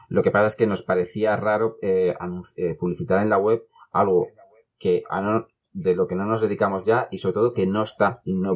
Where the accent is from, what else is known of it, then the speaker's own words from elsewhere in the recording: Madrid, Community of Madrid, Spain; al menos en Madrid, que nosotros somos de Madrid, hace 17 años.